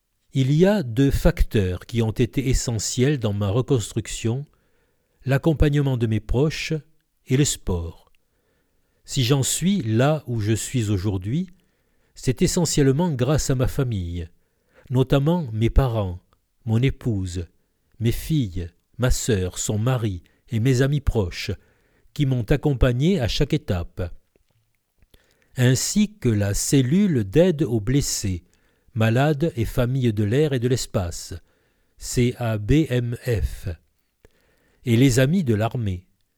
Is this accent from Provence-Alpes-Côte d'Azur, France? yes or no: yes; Salon-de-Provence, Provence-Alpes-Côte d'Azur, France; Je suis né et j'ai grandi à Salon en rêvant de devenir pilote de chasse, sans doute en raison de la proximité avec la base aérienne.